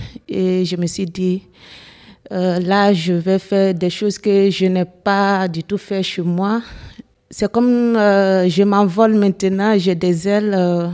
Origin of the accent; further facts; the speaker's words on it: Guinea; J'ai 23 ans, je suis guinéenne.